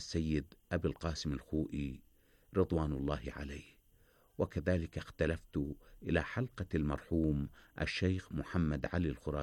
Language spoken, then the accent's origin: Arabic; Najaf, Najaf Governorate, Iraq; ولدت في النجف الأشرف عام 35 و300 و1000 لهجرة رسول الله صلى الله عليه وآله